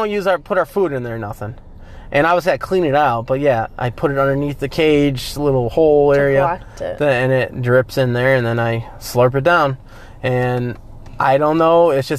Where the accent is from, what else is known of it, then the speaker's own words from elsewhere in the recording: United States; I'm from America.